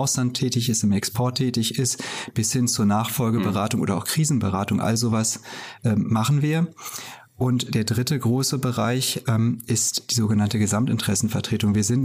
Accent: Bonn, North Rhine-Westphalia, Germany; born there; Ich bin in Bonn geboren, ganz genau. Ich bin in Bonn geboren als, ich sag mal, typisches Beamtenkind.

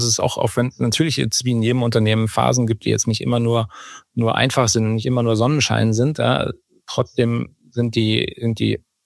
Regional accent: Munich, Bavaria, Germany; also born or lived in Hamburg; früh von meinen Eltern nach München verfrachtet. Ja, ich war 4, bin dann in München aufgewachsen

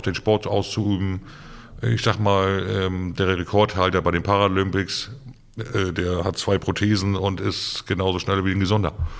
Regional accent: Germany; wo wir auch als Deutsche hier noch in den Kinderschuhen sind.

